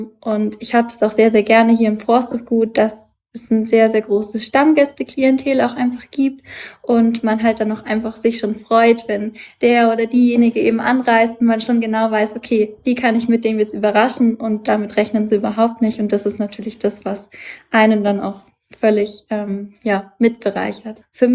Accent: Bavaria, Germany; Ich komme ja auch aus Bayern. Ich bin ja eigentlich fränkisches Mädchen. Dementsprechend ist es für mich eigentlich wie Heimat.

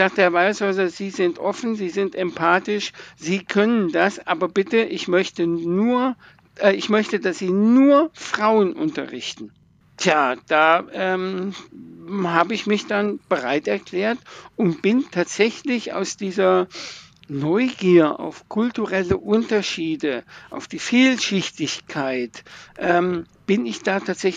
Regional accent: Wolfhagen, Hesse, Germany; Ich bin selber Sportcoach in meiner Heimatstadt, in Wolfhagen

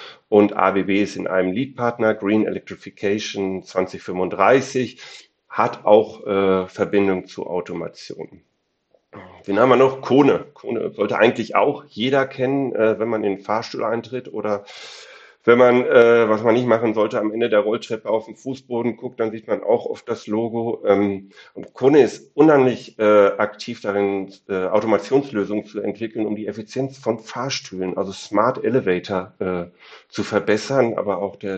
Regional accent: Germany; wenn ich jetzt als Deutscher nach Finnland gucke, wie gesagt, ich bin seit 10 Jahren dabei, dann merke ich einen Unterschied zwischen Deutschland und Finnland.

